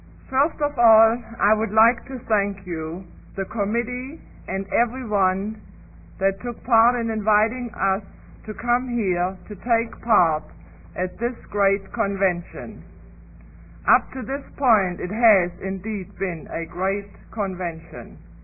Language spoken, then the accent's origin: English; Germany; We three sisters, I'm originally from Germany.